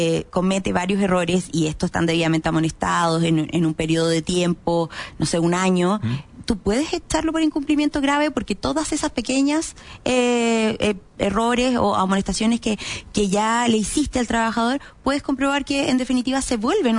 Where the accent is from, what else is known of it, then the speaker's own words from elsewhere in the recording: Temuco, Araucanía, Chile; now in Santiago, Chile; Yo soy de Temuco, no tenía papá abogado, mamá abogada, tío abogado, nada. Y yo llego a Santiago con el sueño de crear mi estudio jurídico